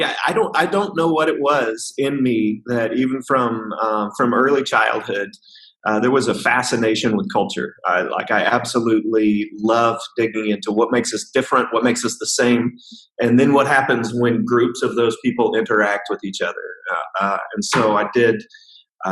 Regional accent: Midwest, United States; now in China; So I grew up in right in the middle of the United States in a very rural context, very monocultura

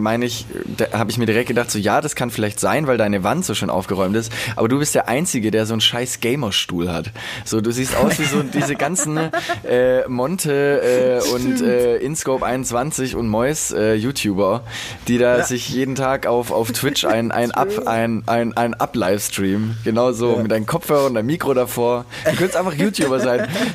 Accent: Böblingen, Baden-Württemberg, Germany; Also ich bin da ich komme da ja eigentlich her. Also ich bin da ja zur Schule gegangen, ich bin da zur Grundschule gegangen. So ja, zur Eduard-Mörike Grundschule.

